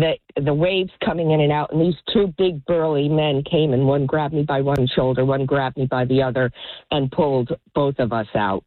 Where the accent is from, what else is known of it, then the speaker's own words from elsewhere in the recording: New Jersey, United States; I grew up in North Jersey, but spent my summers down on the Jersey Shore, yeah.